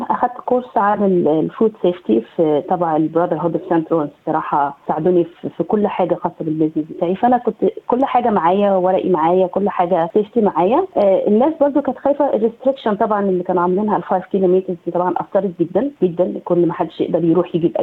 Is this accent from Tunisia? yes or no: no; Egypt; أنا من مصر